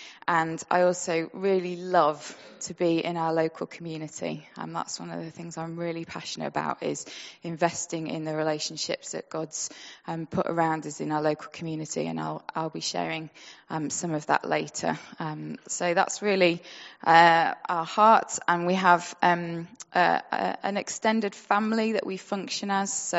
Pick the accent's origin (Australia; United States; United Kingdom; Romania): United Kingdom; Sheffield, Yorkshire and the Humber; So we're, as already been said, we're from Sheffield.